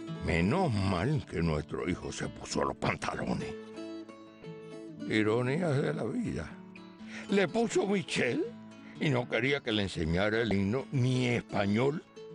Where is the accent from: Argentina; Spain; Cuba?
Cuba; now in Miami, United States; que vivan aquí en Miami, y que nuestros nietos hayan nacido aquí, allá o acullá, todos van a seguir siendo cubanos